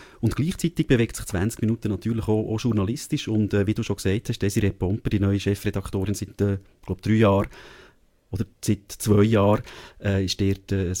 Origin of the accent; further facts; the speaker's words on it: Bern, Switzerland; Das ist unter anderem ja immer wieder pendelt, so eine On-Off-Beziehung, wo ich zu Zürich pflege als Berner.